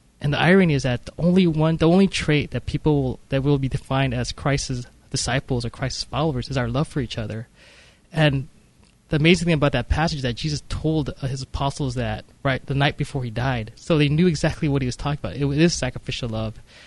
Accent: United States; Being a Filipino American, I grew up here in the States. My parents obviously grew up in the Philippines

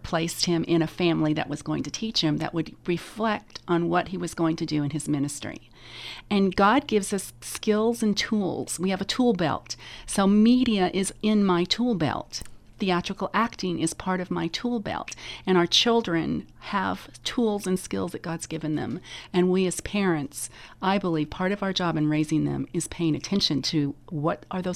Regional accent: Las Vegas, Nevada, United States; I grew up in Las Vegas, Nevada.

